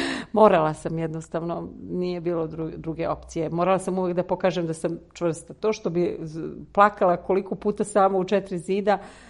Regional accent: Begov Lukavac, Peja District, Kosovo; now in Serbia; potičem iz Metohije, iz jednog malog sela koje se zove Begov Lukavac u srcu Metohije … Udajom nisam promenila prezime. 25 godina sam živjela na Kosovu i Metohiji

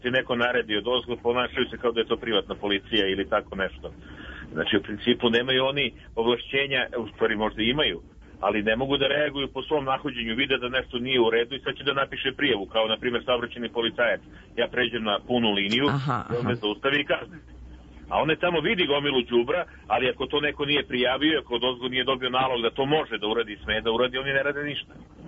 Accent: Belgrade, Serbia; ja sam iz Beograda.

